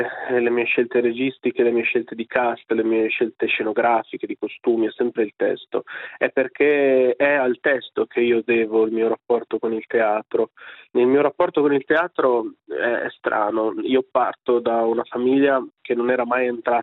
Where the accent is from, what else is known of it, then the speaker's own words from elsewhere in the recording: Piacenza, Emilia-Romagna, Italy; Già negli anni della scuola a Piacenza, mia città natale, ho iniziato un percorso degli studi